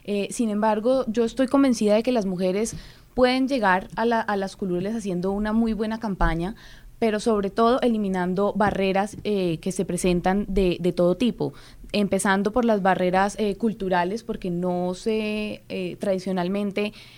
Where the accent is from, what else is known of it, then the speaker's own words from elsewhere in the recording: Santander, Colombia; las mujeres del Movimiento Social de Mujeres de mi tierra, de Santander